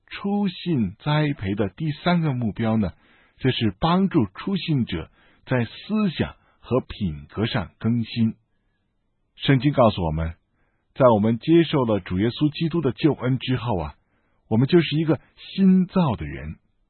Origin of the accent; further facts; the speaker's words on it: China; 我们中国人更愿意用行为来衡量人的改变